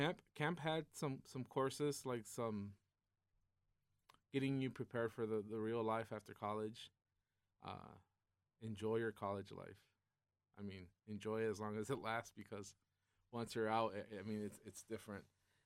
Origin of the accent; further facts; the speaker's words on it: Rio Hondo, Texas, United States; I'm originally from Rio Hondo, Texas.